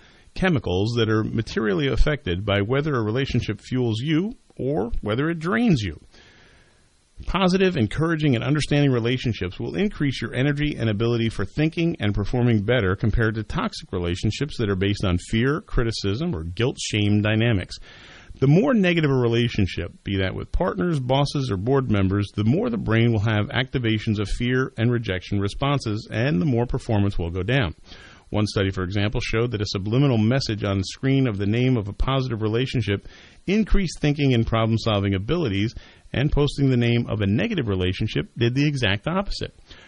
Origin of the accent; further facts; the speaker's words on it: Bridgewater, United States; I think it was for mayor in my hometown of Bridgewater.